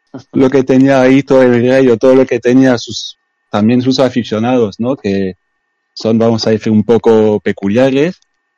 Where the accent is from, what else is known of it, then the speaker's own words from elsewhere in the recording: Paris, Île-de-France, France; O sea, yo soy del Paris Fútbol Club, odio al Marsella porque soy de París y así se acaba, ¿sabes?